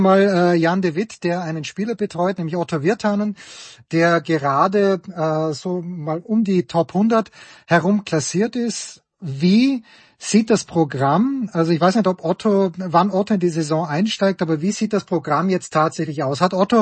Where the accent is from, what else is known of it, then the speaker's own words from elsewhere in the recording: Austria; Als Österreicher muss ich natürlich schon fragen